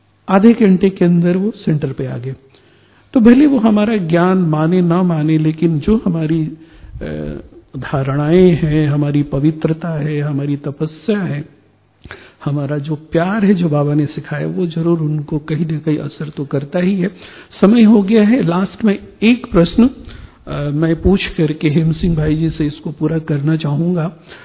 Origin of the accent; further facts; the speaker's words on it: Varanasi, Uttar Pradesh, India; मैं बनारस से हूं